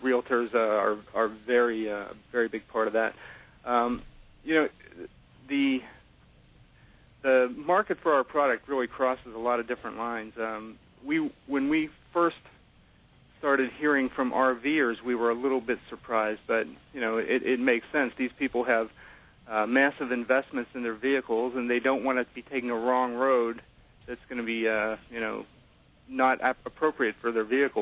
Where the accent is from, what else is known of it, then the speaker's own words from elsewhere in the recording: Pennsylvania, United States; when I'm driving from Maine, which is where DeLorme is located, to Pennsylvania, where I grew up